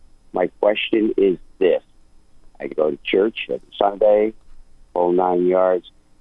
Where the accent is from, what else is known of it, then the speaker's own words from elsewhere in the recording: Connecticut, United States; I'm from Connecticut, and I have a question.